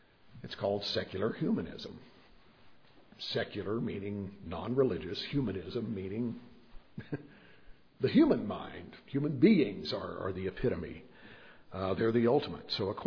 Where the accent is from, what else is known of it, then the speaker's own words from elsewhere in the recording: Alabama, United States; I grew up in Alabama. The schools there totally ignored those.